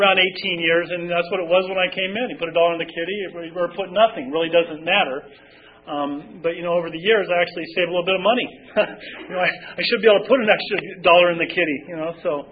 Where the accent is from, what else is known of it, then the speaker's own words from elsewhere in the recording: San Diego, California, United States; I grew up in San Diego, and now we're getting to that. I grew up in San Diego, and I was the kid that sat in school